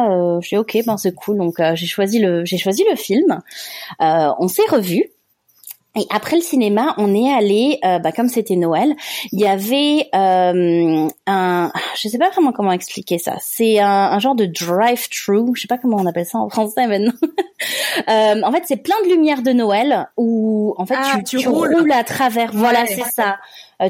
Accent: France; accent: French; J'avais mon petit accent français forcément.

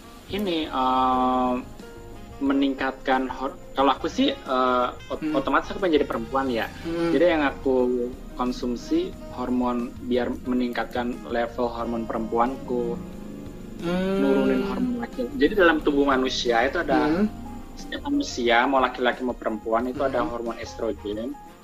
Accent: Surakarta, Central Java, Indonesia; now in Jakarta, Indonesia; aku memutuskan untuk meninggalkan rumah untuk mencari kesempatannya lebih baik. Aku merantau ke Jakarta. Oh, by the way, aku dari Solo.

